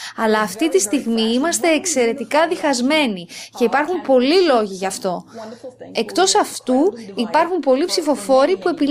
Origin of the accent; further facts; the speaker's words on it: New York, United States; Greek is a second language; also born or lived in Puerto Rico; now in Greece; Μεγάλωσα εν μέρη στη Νέα Υόρκη, γι' αυτό και μιλάω καλά αγγλικά, αλλά έζησα και κάποια χρόνια σαν παιδί στο Πουέρτο Ρίκο. Έχω όμως οικογενειακές ρίζες από την πλευρά του πατέρα μου, από την Κωνσταντινούπολη, τη Μικρά Ασία, και ενδεχομένως και από την Κρήτη.